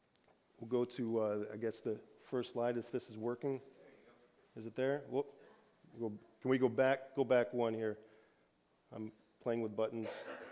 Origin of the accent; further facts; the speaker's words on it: Henrietta, New York, United States; I grew up here in New York State, south of Rochester, in Henrietta.